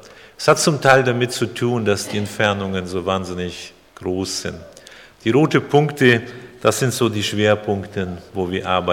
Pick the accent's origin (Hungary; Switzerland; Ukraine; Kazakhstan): Kazakhstan; now in Germany; Damals, als ich bin in Kasachstan groß geworden und 1977 sind wir nach Deutschland gekommen